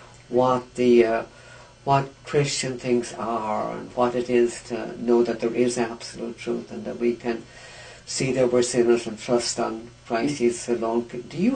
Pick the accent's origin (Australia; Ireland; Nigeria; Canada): Ireland; now in United States; I said, originally from Ireland.